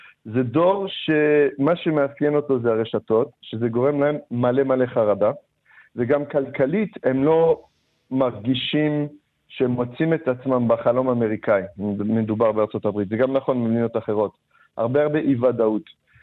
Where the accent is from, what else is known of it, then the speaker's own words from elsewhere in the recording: Canada; now in Israel; גדלתי בקנדה והייתי חשוף אליו מאוד מאוד מוקדם